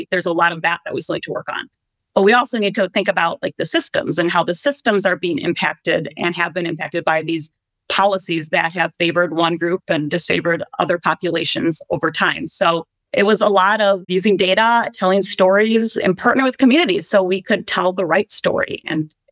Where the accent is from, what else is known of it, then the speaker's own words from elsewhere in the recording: Minnesota, United States; I grew up in Minnesota, very homogeneous sort of environment.